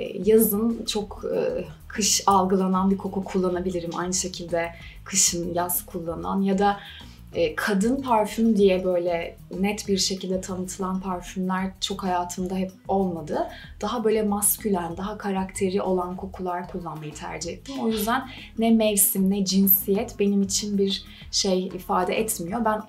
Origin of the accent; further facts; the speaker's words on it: Kaş, Antalya, Turkey; Marka benim büyüdüğüm yerden, çocukluğumun geçtiği, yazlarımın geçtiği yerden ilhamla çıkıyor. Kaş benim memleketim.